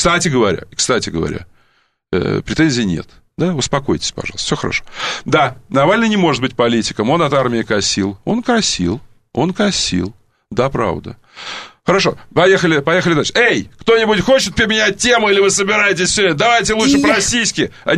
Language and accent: Russian; Crimea, Ukraine; Я не буду, потому что я крымчанин. Я крымчанин просто, понимаете?